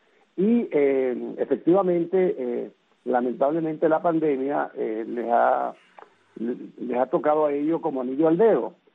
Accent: Monagas, Venezuela; yo soy del estado de Monagas, Alejandro, como tú lo sabes

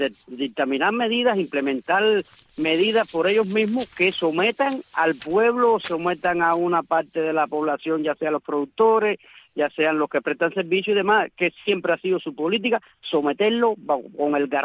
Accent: Cuba; como cubano al fin, que también está sufriendo todos estos avatares por parte del gobierno

